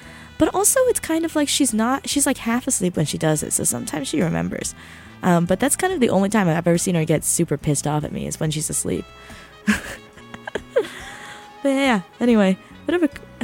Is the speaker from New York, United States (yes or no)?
no; New Jersey, United States; I'm famously from the state of tick. I'm from New Jersey.